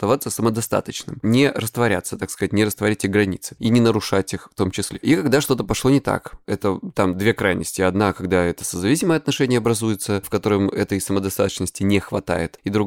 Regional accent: Krasnodar Krai, Russia; мне 37 лет, я психолог, я мужик, я лысый, я с Кубани.

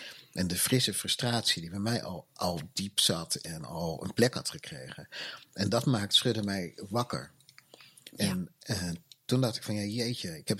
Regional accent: Netherlands; ik ben opgevoed in Nederland met mijn kleur en met alle ervaringen die daarbij horen.

